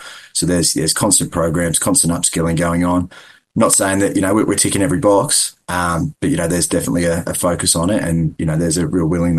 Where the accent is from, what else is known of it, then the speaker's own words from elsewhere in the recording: Gold Coast, Queensland, Australia; my hometown on the Gold Coast